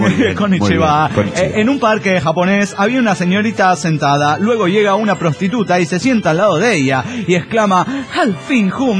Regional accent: Panama; de Panamá.

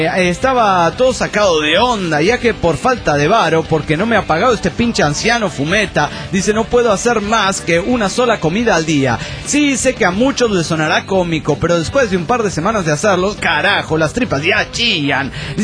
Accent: Mendoza, Argentina; soy de Mendoza y soy de Argentina.

